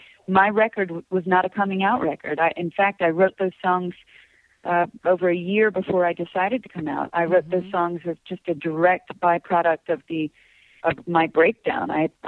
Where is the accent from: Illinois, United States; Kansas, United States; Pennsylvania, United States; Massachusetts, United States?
Kansas, United States; I did grow up in the Midwest. I was born in Kansas City, but raised in a small town in Kansas with about, at that time, maybe 1,600 people.